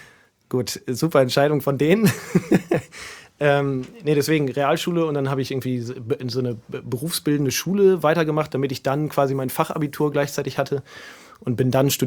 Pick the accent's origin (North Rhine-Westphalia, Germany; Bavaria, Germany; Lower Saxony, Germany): Lower Saxony, Germany; Lingen; Ja, ich komme auch aus Lingen, gebürtiger Lingener.